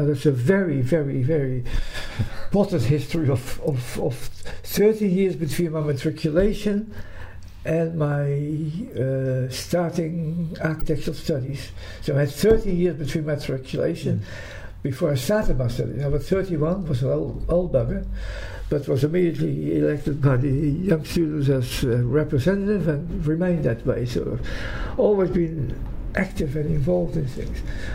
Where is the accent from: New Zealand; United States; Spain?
New Zealand; And I came actually from New Zealand as a Dutch New Zealander.